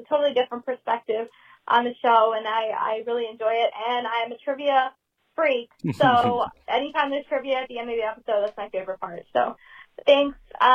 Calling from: Cleveland, Ohio, United States; I'm from Cleveland, Ohio.

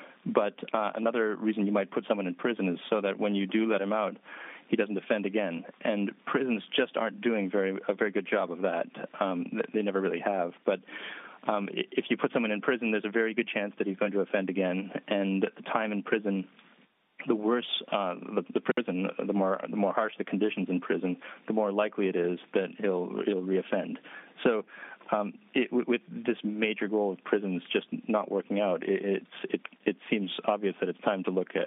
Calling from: Hong Kong; I'm calling in from Hong Kong right now.

